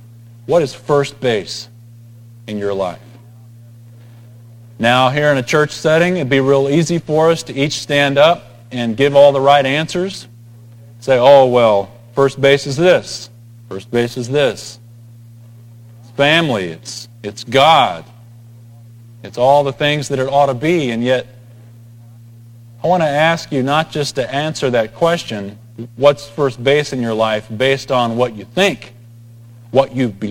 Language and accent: English; San Antonio, Texas, United States; now in Dallas-Fort Worth, United States; I grew up in San Antonio, and I remember during one September hearing about a story that happened down there, 99 degree September day.